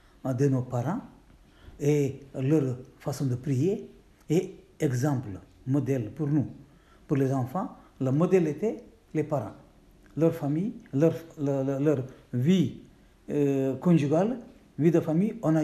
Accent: India; first language Konkani; French is a second language; Il a acheté les petits livrets, des livres de la vie des saints, publiés dans ma langue maternelle, Konkani.

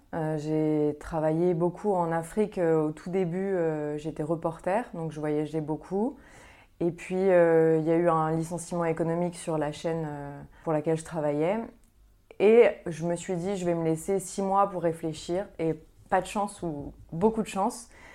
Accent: Paris, Île-de-France, France; En tant que parisienne, évidemment, c'était un rendez-vous auquel j'allais presque tous les ans.

